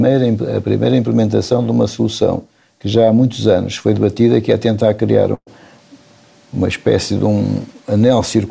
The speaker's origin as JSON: {"language": "Portuguese", "town": "Porto", "region": "Norte", "country": "Portugal", "said": "Eu confesso que eu sou tripeiro e não conheço as anedotas que me está a referir."}